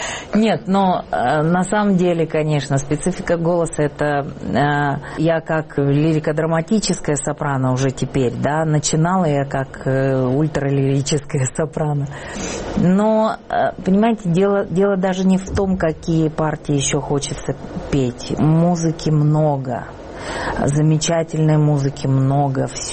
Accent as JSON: {"language": "Russian", "region": "Adygea", "country": "Russia", "said": "Я с Кавказа, да. Я адыгейка, я черкешенка."}